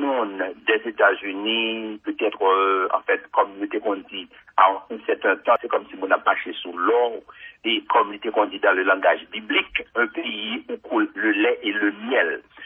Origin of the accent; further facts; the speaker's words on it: La Gonâve, Ouest, Haiti; je suis de la Gonave. C'est mon la Gonave, maman, papa, en fait, ils ont rencontré la Gonave, mais maman, c'est originaire de Jacmel et papa, originaire de Bénin.